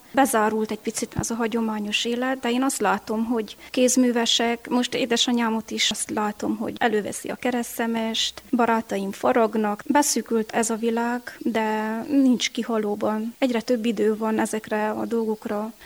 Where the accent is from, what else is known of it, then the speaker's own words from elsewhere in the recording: Csíkcsomortán, Harghita, Romania; Csíkcsomortán itt születtem. Körbevesz a hagyomány, beleszülettem egy nagy családba, öten vagyunk testvérek